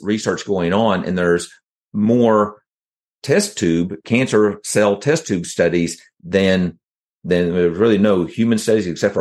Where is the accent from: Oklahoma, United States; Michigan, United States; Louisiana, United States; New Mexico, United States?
Oklahoma, United States; accent: Okie; And so my Okie accent is pecans or pecans, you know